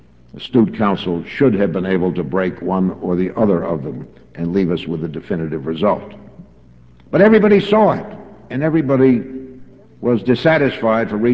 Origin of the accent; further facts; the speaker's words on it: Palm Beach, Florida, United States; my hometown of Palm Beach